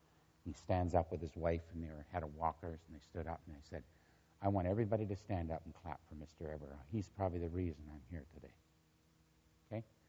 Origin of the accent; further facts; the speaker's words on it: Toronto, Ontario, Canada; I grew up in Islington Avenue Baptist Church in Toronto.